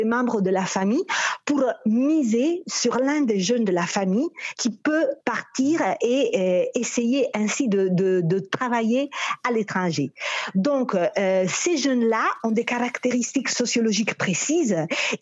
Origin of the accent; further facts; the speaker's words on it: Italy; French is a second language; Moi, je suis italienne.